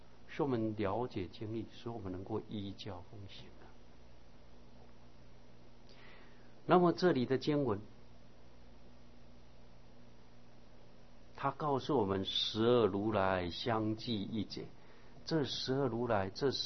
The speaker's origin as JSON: {"language": "Chinese", "country": "China", "said": "我们中国人把一天分为十二个时辰"}